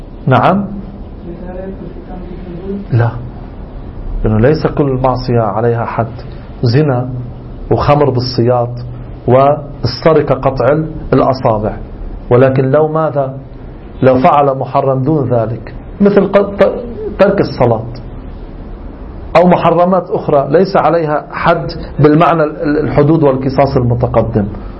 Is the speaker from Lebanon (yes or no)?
yes; Lebanon; مثل عندنا في لبنان، شو ما بيوجعه بيعطوه بنادول.